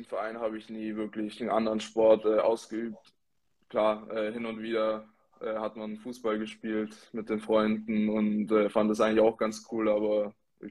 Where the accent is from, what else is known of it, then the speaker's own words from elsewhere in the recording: Ravensburg, Baden-Württemberg, Germany; damals in meinem Heimatort Ravensburg hat mein Vater eben noch dort gespielt